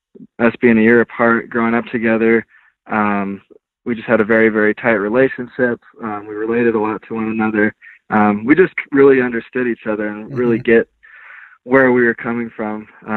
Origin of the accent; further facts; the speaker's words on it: Colorado, United States; I'm from Colorado, grew up in Colorado, born and raised here.